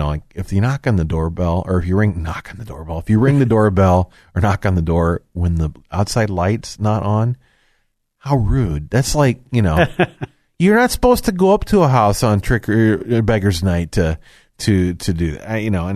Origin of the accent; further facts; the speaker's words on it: United States; But cause I'm an American, I understand the sport.